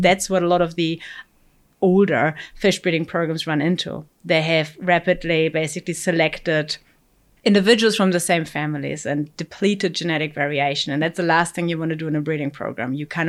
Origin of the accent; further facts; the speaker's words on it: Germany; moved away as an adult; also born or lived in Australia / Sweden; now in New Zealand; So originally I'm from Germany and I moved and traveled around quite a bit for my work and studies. After studying in Germany, I went to Australia, then did my PhD in New Zealand and then went to Sweden for 8 years.